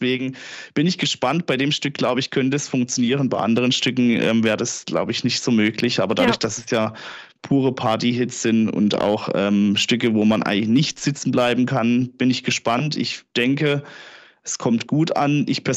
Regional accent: Baden-Württemberg, Germany; accent: Baden; now in Hamburg, Germany; Ich komme aus der Nähe von, oder ja, ursprünglich aus der Nähe von Freiburg, Offenburg, diese Gegend. Und ja, dann hat es mich letztes Jahr hier nach Hamburg verschlagen und seitdem her, ja, wächst die Hochdeutsch-Skala weiter an.

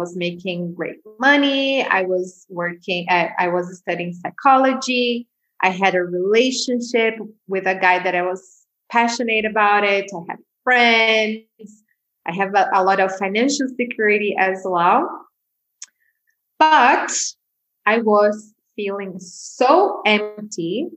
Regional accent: São Paulo, Brazil; English is a second language; I'm in my hometown where I grew up. I grew up in Brazil, in São Paulo, which is one of the biggest cities in the world.

